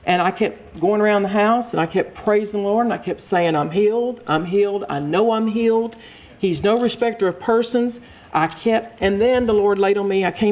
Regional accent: Texas, United States; because I'm from East Texas, so I'd cook down my pears and stuff

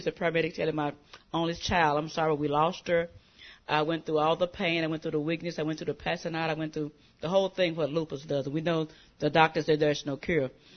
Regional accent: Dallas, Texas, United States; Dallas, Texas.

